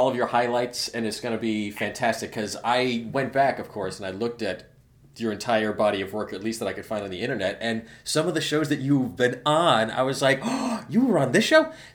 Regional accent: Rhode Island, United States; It was the same for me growing up in Rhode Island. I mean, I'm the smallest state in the country.

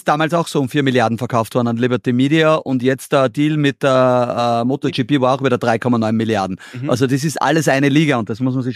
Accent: Austria; Das nehmen wir als Österreicher oft nicht so wahr

